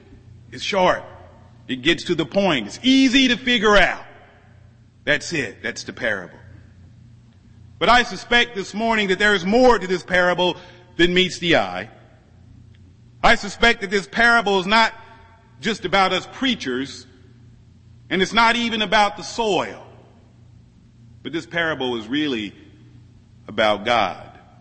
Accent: Midwest, United States; You know, I grew up in the Midwest. I went to church with people who were farmers when I was young.

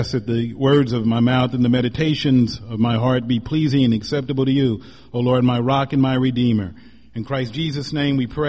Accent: Missouri, United States; I grew up in Missouri and had many opportunities to see the Mississippi River

